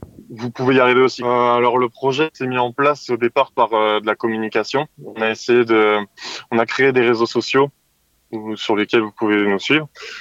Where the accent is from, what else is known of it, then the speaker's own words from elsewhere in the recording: Pays de la Loire, France; On a grandi en Mayenne.